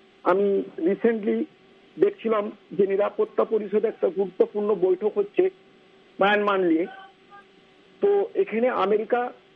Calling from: Bankura, West Bengal, India; আমি পশ্চিমবঙ্গের বাঁকুড়া ডিস্ট্রিক্ট

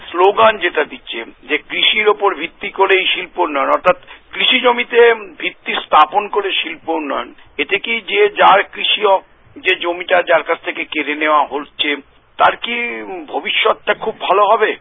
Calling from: Kolkata, West Bengal, India; আমি কলকাতার সিটি থেকে কথা বলছি।

